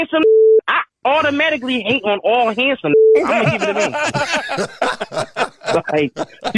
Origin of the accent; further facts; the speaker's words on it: Philadelphia, Pennsylvania, United States; I'm from Philly, so I'm a Sixers fan.